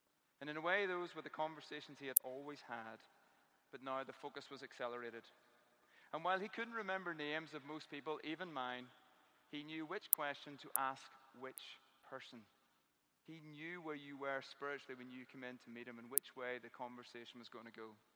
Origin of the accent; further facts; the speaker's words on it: Portstewart, Northern Ireland, United Kingdom; I'm from Port Stewart.